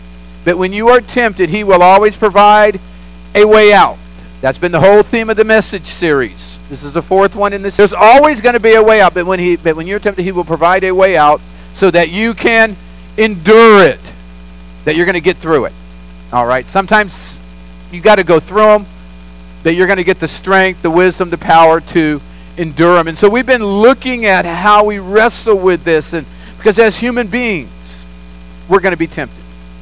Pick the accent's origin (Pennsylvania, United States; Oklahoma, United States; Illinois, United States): Oklahoma, United States; I was raised on tea. I'm from Oklahoma. We're from the South. We're Okies.